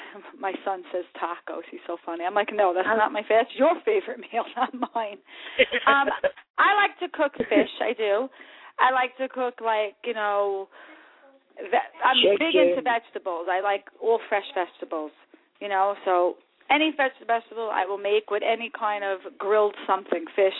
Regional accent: Brooklyn, New York, United States; Me and Angela are the only two girls on that show that originally were born and raised in Brooklyn.

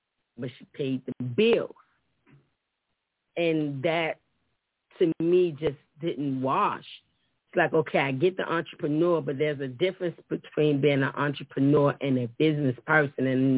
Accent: Baltimore, Maryland, United States; also born or lived in Petersburg, Virginia; I am originally, I was born in Petersburg, Virginia, raised in Baltimore, Maryland.

